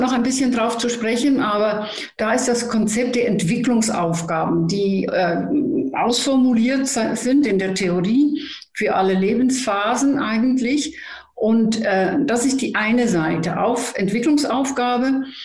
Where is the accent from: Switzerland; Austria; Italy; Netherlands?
Netherlands; German is a second language; Aber irgendwoher bin ich immer noch Holländerin. Ich komme ja eigentlich aus Holland.